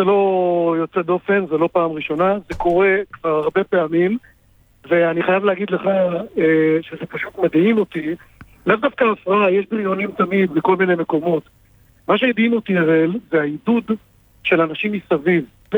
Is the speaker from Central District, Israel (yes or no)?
no; Tel Aviv, Tel Aviv District, Israel; אני גדלתי בתל אביב, למדתי ליד הבימה לפני כ-40 שנה